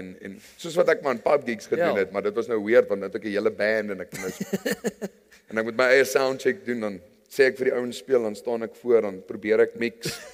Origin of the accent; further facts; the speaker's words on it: Nylstroom, Limpopo, South Africa; Ek het groot geword in Nylstroom. Net aan die kant Warmbad.